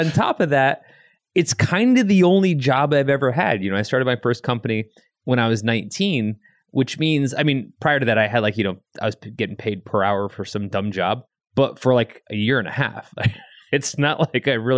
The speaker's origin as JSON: {"language": "English", "region": "Connecticut", "country": "United States", "tie": "born or raised there", "also_born_or_lived": "Ohio", "said": "I'm in college in Ohio. I grew up in Connecticut, but I came to Ohio to go to school at the Ohio State University."}